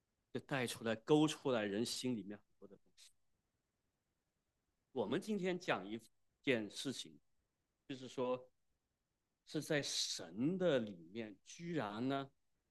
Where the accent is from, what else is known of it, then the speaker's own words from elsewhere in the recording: China; 我们中国人呢，是以孝道来做很多的标准衡量。